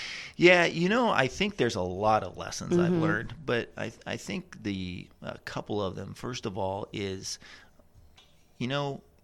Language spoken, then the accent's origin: English; Puyallup, Washington, United States; born there; So I was born here in Puyallup, and then my dad went in the Army. And so we moved a lot.